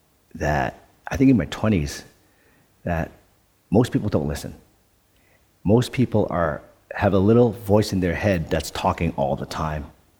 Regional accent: Netherlands; now in Canada; When I grew up in Holland, we had two TV stations, and the program didn't start until 10 o'clock or 9 o'clock or something in the morning. And it was only on Saturdays. So when I arrived in Canada

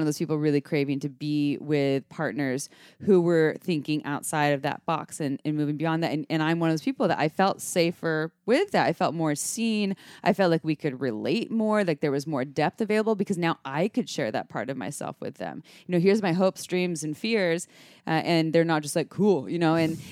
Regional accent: Santa Cruz, California, United States; Yeah, I grew up in Santa Cruz, and in Santa Cruz we have what I'm going to call a big bro culture, and not everyone from Santa Cruz is a bro.

